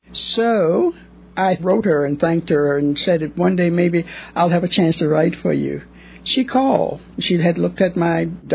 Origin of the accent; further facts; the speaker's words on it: Goochland, Virginia, United States; Well, I like to say I'm from Goochland. I was born and raised in Goochland, so I'm a real Virginian, if you understand. I am a real Virginian